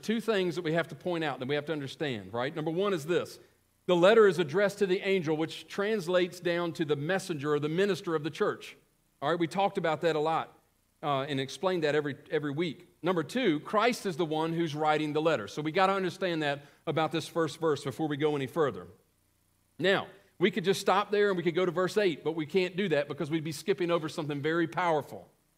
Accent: United States; because we're from America, people want to invite us

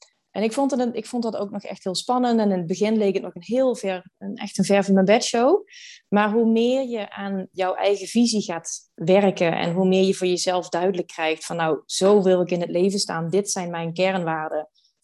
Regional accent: Venlo, Limburg, Netherlands; Ik kom oorspronkelijk uit Venlo. Dat ligt ook in Limburg. Ik heb in Maastricht gestudeerd en eigenlijk heeft Maastricht altijd heel erg als thuis gevoeld. Dus toen ik op een gegeven moment in Amsterdam voelde dat het tijd was om naar een andere plek te gaan

